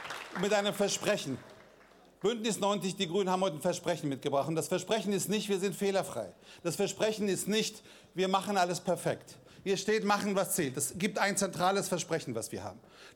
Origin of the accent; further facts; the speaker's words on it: Frankfurt, Hesse, Germany; Ich traue mich jetzt nicht zu widersprechen als Frankfurter, aber lassen wir das.